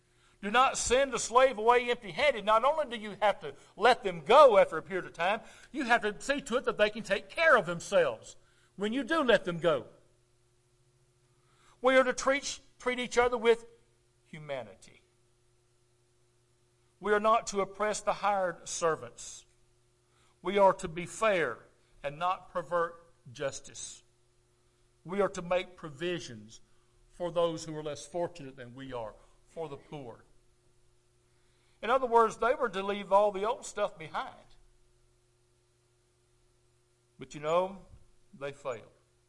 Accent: United States; I'm free. I'm an American.

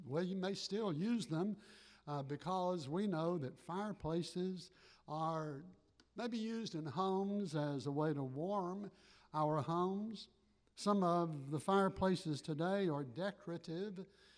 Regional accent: Georgia, United States; I grew up in South Georgia. Growing up in South Georgia as a little boy

